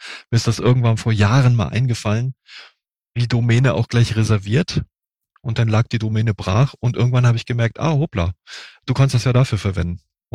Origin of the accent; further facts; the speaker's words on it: Hamburg, Germany; moved away as an adult; now in Rosenheim, Germany; ich bin jetzt in Bayern selber bin ich seit 37 Jahren. Ich komme ja ursprünglich auch aus Hamburg. Mich hat es dann aber relativ schnell aufgrund meines Berufs nach Bayern verschlagen. Und ich bin hier hängen geblieben. Und hier in der Nähe von Rosenheim wohne ich jetzt